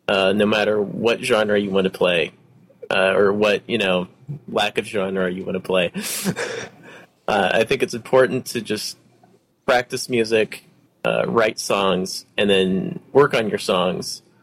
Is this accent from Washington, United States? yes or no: no; Oregon, United States; now in New York, United States; And I'm from Oregon. I grew up on the coast, and then I did college over there, and then I moved here about 7 years ago for grad school.